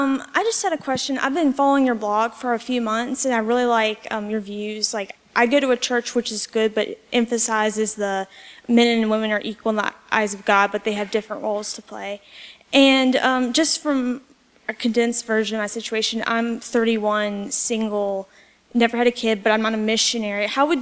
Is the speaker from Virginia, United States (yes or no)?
yes; Harrisonburg, Virginia, United States; I'm from Harrisonburg. I'm a townie, sorry.